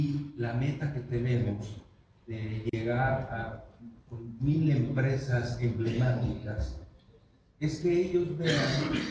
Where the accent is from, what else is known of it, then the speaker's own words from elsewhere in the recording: Italy; English is a second language; Very briefly … from Italy. I'm a lecturer at the University of Padua.